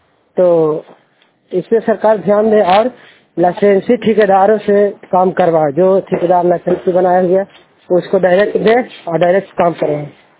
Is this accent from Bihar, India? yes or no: yes; Chandi, Bihar, India; मैं चंडी का रहने वाला हूँ, जिला ललंदा राज बिहार।